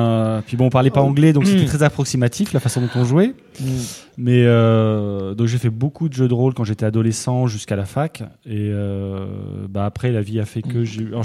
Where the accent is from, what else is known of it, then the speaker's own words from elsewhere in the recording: Auvergne-Rhône-Alpes, France; Le truc, c'est qu'on est du Cantal, on habite au milieu du Cantal.